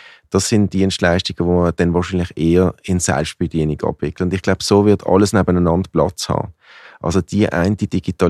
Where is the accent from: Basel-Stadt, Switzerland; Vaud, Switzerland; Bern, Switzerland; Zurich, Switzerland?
Basel-Stadt, Switzerland; Riehen; Ich bin in Riechen aufgewachsen, ganz in der Nähe von Basel.